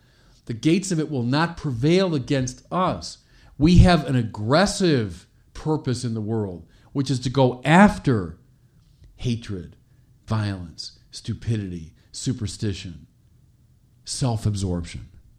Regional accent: Chicago, Illinois, United States; Streets in my hometown, Chicago, have become a killing field.

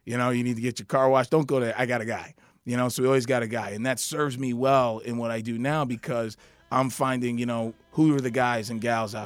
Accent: New Jersey, United States; now in Chicago, United States; So my background, I grew up in North Jersey, so I'm a Jersey boy

